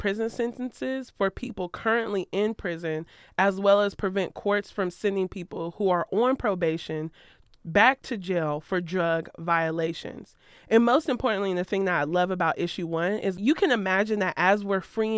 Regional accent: Ohio, United States; Y'all know I'm from Ohio. I rep Ohio. That's where my niecey poo still is.

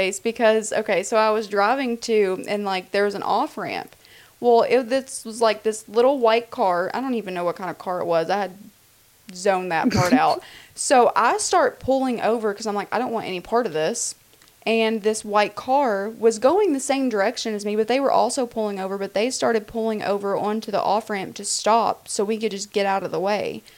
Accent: Kentucky, United States; I mean I'm from Kentucky and then that's Colorado, that's all the way on the other side.

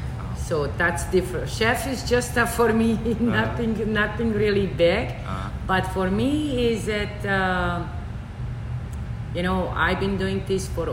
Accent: Germany; now in Canada; I was very young, mm-hmm. and lived there for over 13 years, almost 15 years. Mm-hmm. And then in 1998, I moved from Germany here to Canada.

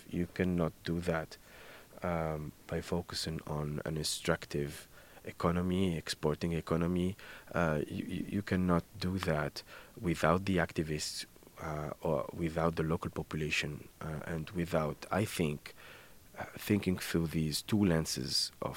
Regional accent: Gabès, Gabès Governorate, Tunisia; So I went to Shnini in my hometown. Gebes, it's one of the three oases that I talked about.

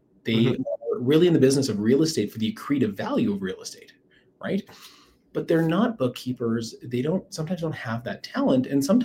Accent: Calgary, Alberta, Canada; being born and raised in Calgary, came home to Calgary

